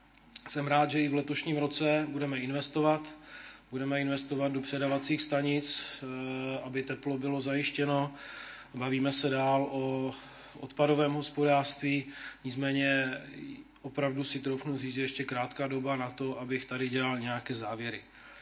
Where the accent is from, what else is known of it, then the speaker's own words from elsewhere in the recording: North Moravia, Czechia; já jsem hrdý na to, že jsem ze Severní Moravy, protože si myslím, že tady ten kraj je, jak se říká, rázovitý, ale máme co nabídnout.